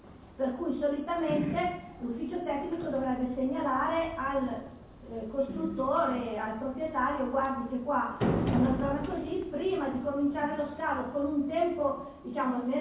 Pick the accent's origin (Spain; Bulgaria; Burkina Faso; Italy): Italy; Legnano, Lombardy; ma lei signorina di dov'è? Sono di Legnato